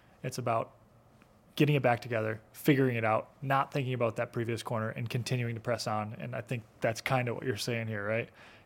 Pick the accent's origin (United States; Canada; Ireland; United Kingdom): United States; Midwest; I'm from the Midwest. It's the other side of the country